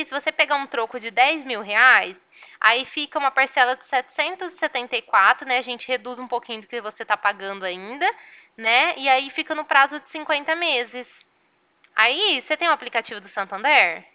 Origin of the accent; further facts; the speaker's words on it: Ribeirão Preto, São Paulo, Brazil; eu sou daqui de Ribeirão Preto